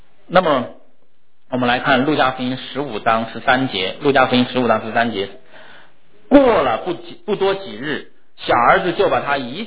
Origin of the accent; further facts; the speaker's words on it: China; 我们中国人总在说知子莫如父，对不对？